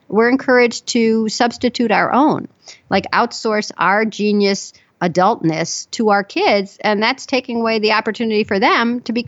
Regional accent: Chicago, Illinois, United States; Maybe it was freezing cold by those standards. I grew up in Chicago.

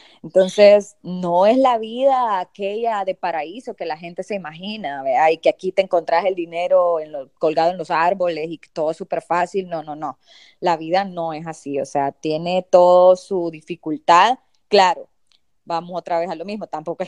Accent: El Salvador; now in United States; en El Salvador, por lo menos nosotros que somos salvadoreñas

